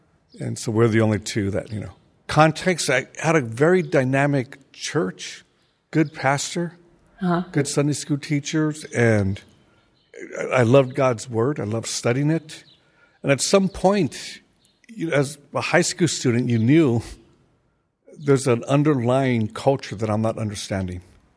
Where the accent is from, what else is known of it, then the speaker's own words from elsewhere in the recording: East Los Angeles, California, United States; I grew up in East Los Angeles, a barrio within Los Angeles.